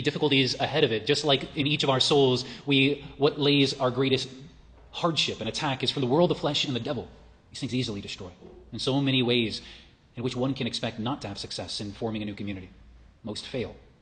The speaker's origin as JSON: {"language": "English", "town": "Albuquerque", "region": "New Mexico", "country": "United States", "tie": "born or raised there", "said": "when I grew up in Albuquerque going to the Protestant school"}